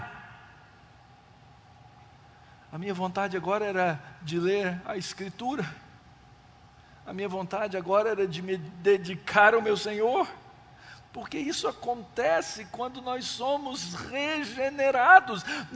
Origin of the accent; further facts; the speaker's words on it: Porto Alegre, Rio Grande do Sul, Brazil; Lá na minha terra natal, lá no Rio Grande do Sul, em Porto Alegre.